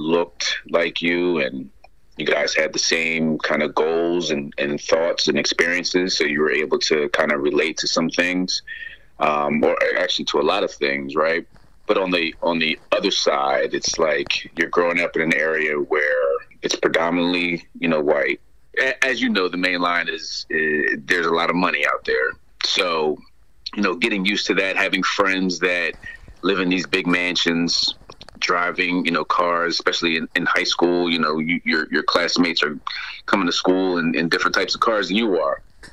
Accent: Ardmore, Pennsylvania, United States; So growing up in Lower Merion, you had the luxuries of being in the suburbs

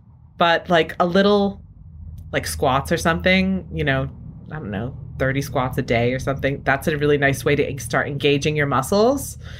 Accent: New England, United States

